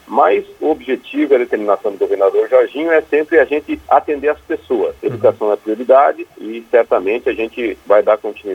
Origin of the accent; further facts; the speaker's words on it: Joaçaba, Santa Catarina, Brazil; Somos originários de Joaçaba, somos da região.